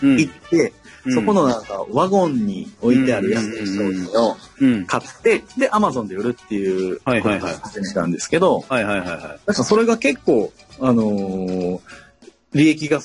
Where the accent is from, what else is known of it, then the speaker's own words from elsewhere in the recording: Osaka, Japan; 大阪出身で大阪育ちです。